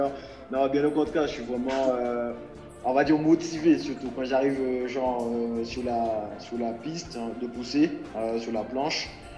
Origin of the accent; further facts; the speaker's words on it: Marie-Galante, Guadeloupe, France; Et Marie-Galante, c'est une petite île voilà, qui a beaucoup de valeur, qui a beaucoup de richesses.